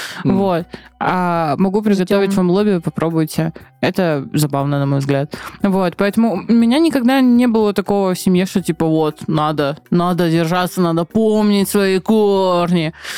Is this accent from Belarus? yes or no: no; Georgia; я грузинка